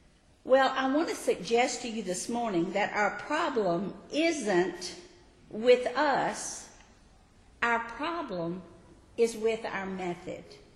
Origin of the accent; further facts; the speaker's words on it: the South, United States; because I was raised in the South, and I knew what good Christians did.